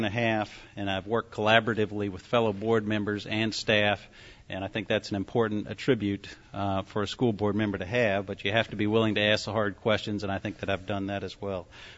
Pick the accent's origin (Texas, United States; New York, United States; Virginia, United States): Virginia, United States; Charlottesville; And I even went to our public school systems. I was born and bred in Charlottesville.